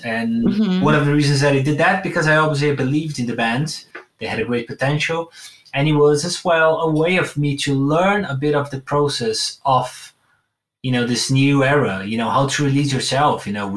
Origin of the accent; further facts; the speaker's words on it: Brazil; now in London, United Kingdom; basically I'm in London, but I'm from Brazil, right?